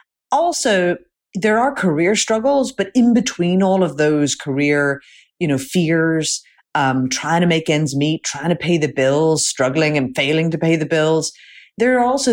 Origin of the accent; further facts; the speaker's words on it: Northern Ireland, United Kingdom; growing up in Northern Ireland, I was fascinated by all the gray areas